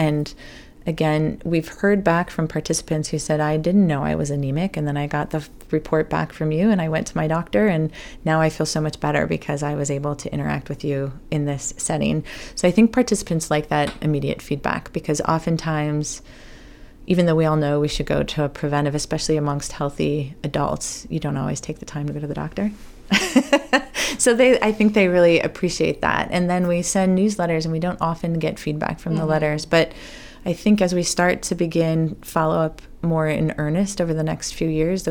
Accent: Shorewood, Wisconsin, United States; I grew up in Shorewood, which is the first suburb north of the city of Milwaukee, at a time when we had the 220 busing program.

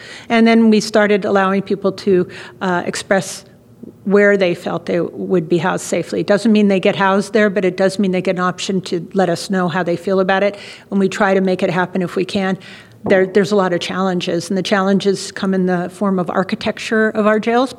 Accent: San Francisco, California, United States; I had no idea, and I'm from San Francisco, that San Francisco even had a Sheriff's Department.

